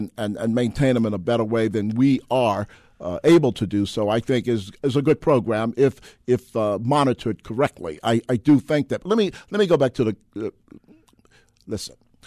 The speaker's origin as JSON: {"language": "English", "town": "Baltimore", "region": "Maryland", "country": "United States", "tie": "born or raised there", "said": "You know, I grew up in Latrobe Housing Projects in East Baltimore, and we had a great situation over there when I was growing up."}